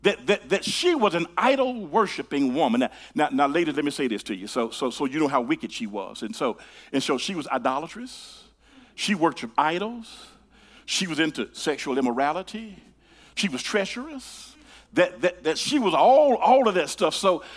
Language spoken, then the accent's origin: English; Tennessee, United States; Now I'm from Tennessee, but I thought I was in Mississippi at the time